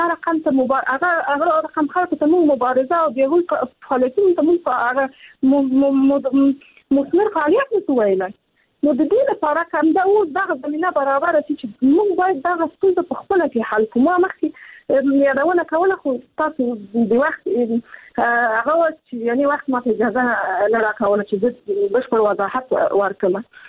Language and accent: Pashto; Afghanistan; زه خپله په افغانستان کې پیدا شوی، په افغانستان کې لویه سوم،